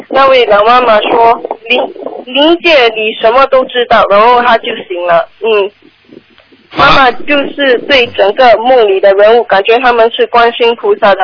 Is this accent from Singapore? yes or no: yes; Singapore; 我是从新加坡的。